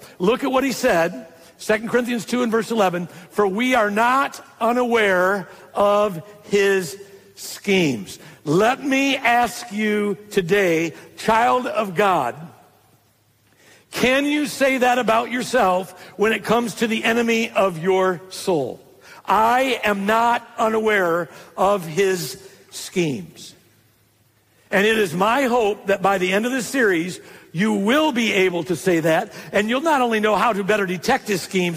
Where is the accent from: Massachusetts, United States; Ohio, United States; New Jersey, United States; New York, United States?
Ohio, United States; Having been born and raised in Ohio, you guys know I'm a Packer fan, pro football, but I am a Buckeye fan when it comes to college football, all right?